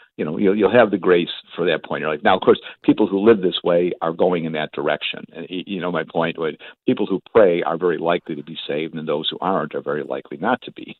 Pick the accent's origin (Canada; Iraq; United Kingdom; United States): United States; Chicago, Illinois; we're from Chicago, of course, and we have property in the Ukrainian village neighborhood.